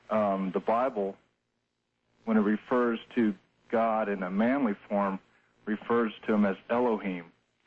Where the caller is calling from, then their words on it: Abilene, Kansas, United States; I'm calling from Abilene, Kansas.